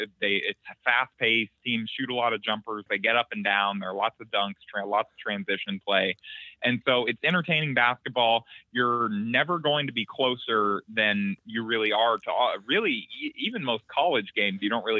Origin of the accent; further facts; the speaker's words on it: Newport Beach, California, United States; Yeah, I grew up in Newport Beach and I lifelong Laker fan.